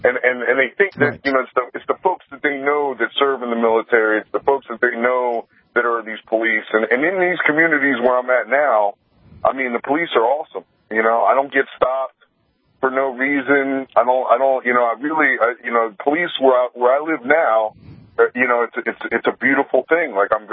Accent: Baltimore, Maryland, United States; I grew up in Baltimore City. And most of the police I dealt with were actually black officers.

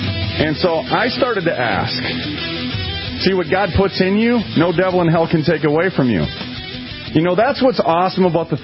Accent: Minneapolis, Minnesota, United States; I'm from North Minneapolis. I'm still a young man.

